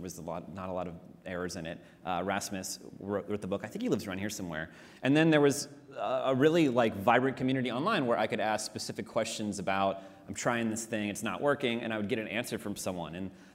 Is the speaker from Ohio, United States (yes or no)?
yes; Ohio, United States; I grew up in Ohio.